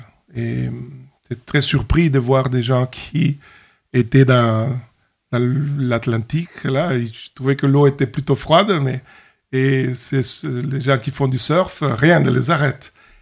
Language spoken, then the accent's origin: French; Honduras; French is a second language; Eh bien, j'ai grandi au Honduras, et c'est un pays de l'Amérique centrale. Mes parents y habitent.